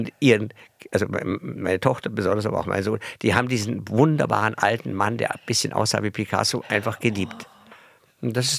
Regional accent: Bavaria, Germany; ich war ganz ordentlich als Bayer

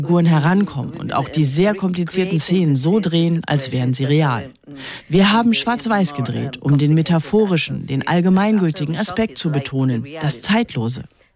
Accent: Poland; Mich hat das als Polin sehr betroffen.

